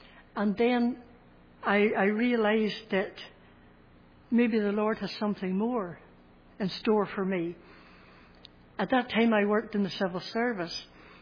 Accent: Ballymoney, Northern Ireland, United Kingdom; the Free Presbyterian Church in Ballymoney, my hometown.

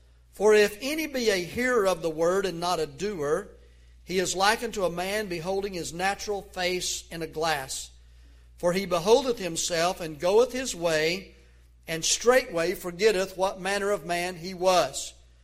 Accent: the South, United States; accent: Southern; the accent, which was Southern. And said, "Are you from the South?" I said, "Yes."

